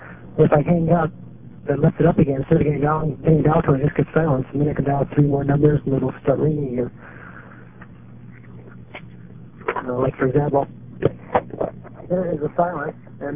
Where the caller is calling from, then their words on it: Onalaska, Washington, United States; I'm recording from Onalaska, Washington